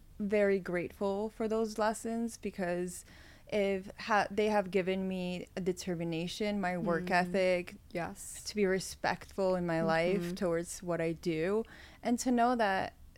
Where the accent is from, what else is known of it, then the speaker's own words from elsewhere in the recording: Bulgaria; now in United States; I love talking about where I'm from. I have such a deep connection to it. I'm originally from Bulgaria.